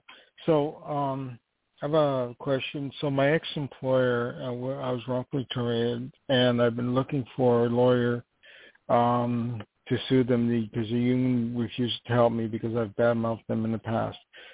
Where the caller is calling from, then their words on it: New York, United States; calling from New York.